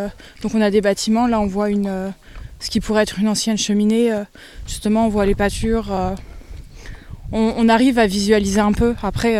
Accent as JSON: {"language": "French", "town": "Paris", "region": "Île-de-France", "country": "France", "said": "moi je viens de Paris, et c'est assez loin de ce que je vois d'habitude."}